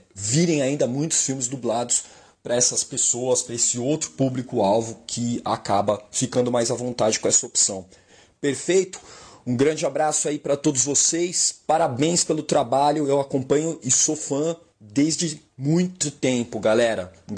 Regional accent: São Paulo, Brazil; sou de São Paulo.

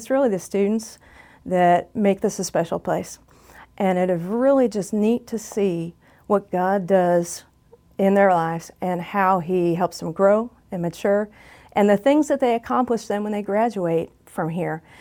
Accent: Midwest, United States; I'm from the Midwest.

